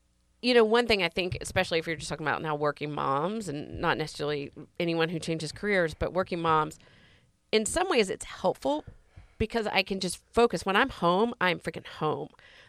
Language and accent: English; North Carolina, United States; He's and from we're from North Carolina